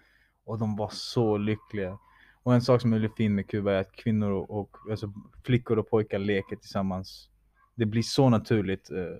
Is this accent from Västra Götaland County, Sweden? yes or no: no; Malmö, Skåne, Sweden; Jag var ju uppväxt i Malmö. När jag var liten så pratade jag som en, inte proper svenska, långt ifrån.